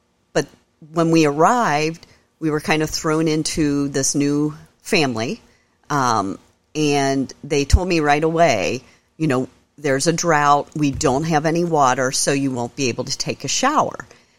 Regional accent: Cincinnati, Ohio, United States; also born or lived in Batesville, Indiana; I was born in Cincinnati, and I attended St. Antoninus Grade School through seventh grade. And then after that, you and Mom moved us all to Batesville, Indiana

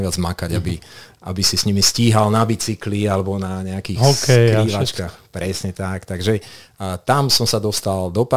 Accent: Zvolen, Banská Bystrica Region, Slovakia; ja som vyrastal síce v meste, vo Zvolene, ale bývali sme pri cintorínoch, vtedy tam ešte bola príroda, vtedy tam ešte nebolo sídlisko

